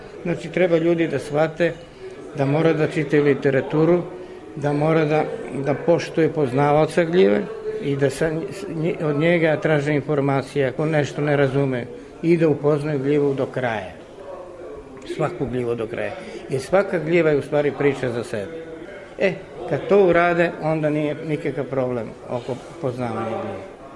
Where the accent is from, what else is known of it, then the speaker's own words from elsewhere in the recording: Zaječar, Southern and Eastern Serbia, Serbia; born there; Ja živim ovde u gradu, ja sam rođen iz Zaječarac, ja sam rođen 47. još u Zaječaru.